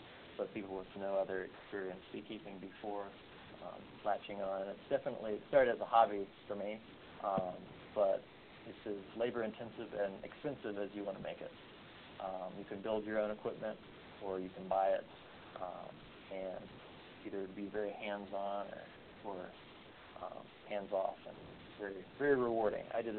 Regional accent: Gahanna, Ohio, United States; Born and raised in Gahanna, which is an eastern suburb of Columbus. Went to Gahanna Lincoln High School, went to Ohio State University

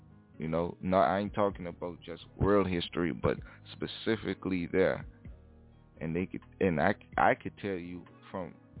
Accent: Bahamas; I was raised in the Bahamas.

